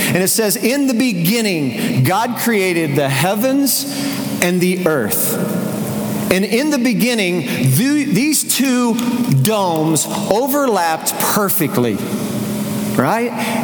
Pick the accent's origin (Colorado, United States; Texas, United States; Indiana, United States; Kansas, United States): Indiana, United States; A couple of weeks ago, Edgar and I were in Indiana. We had a tournament there. That's my hometown.